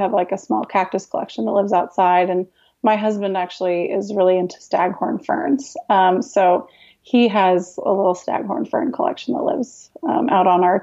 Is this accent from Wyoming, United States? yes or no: yes; Wyoming, United States; moved away as an adult; also born or lived in Seattle, Washington; so after I grew up in Wyoming, I went to college in Wyoming, and then I moved to Seattle, Washington.